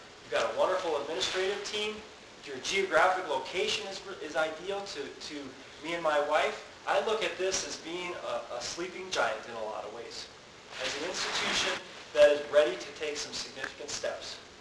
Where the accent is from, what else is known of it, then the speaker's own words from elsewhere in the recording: Minneapolis, Minnesota, United States; I'm a Midwest person. I grew up in South Minneapolis. The farthest away I went from home was University of Illinois. I ended up going back to Minnesota to get my PhD